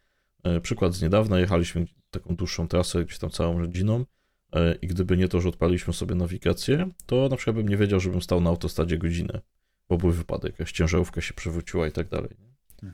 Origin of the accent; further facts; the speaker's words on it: Silesian Voivodeship, Poland; on mówi, że oni tam nad polskie morze, jestem ze Śląska, jechali 8 godzin